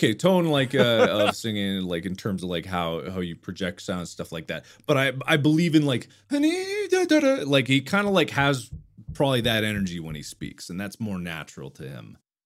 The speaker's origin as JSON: {"language": "English", "town": "Milford", "region": "Ohio", "country": "United States", "tie": "born or raised there", "said": "where I grew up in Cincinnati, Ohio, outside, actually, the city, in the small city, Milford."}